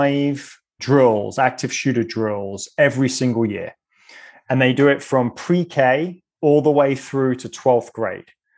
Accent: United Kingdom; accent: British; And of course, I say this in my British accent, having gone through the British education system, but I just cannot imagine any other country being okay

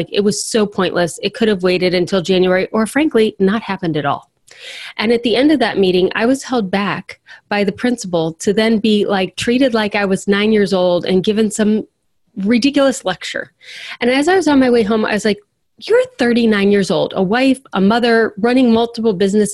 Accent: Cincinnati, Ohio, United States; I'm from Cincinnati, Ohio, and Cincinnati is the chili capital of the world.

